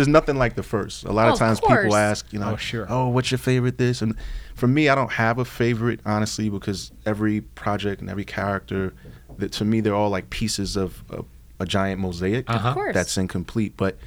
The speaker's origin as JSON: {"language": "English", "town": "Brooklyn", "region": "New York", "country": "United States", "said": "Because, you know, I'm a kid from Brooklyn. So in New York, it's like you're going to go do stage"}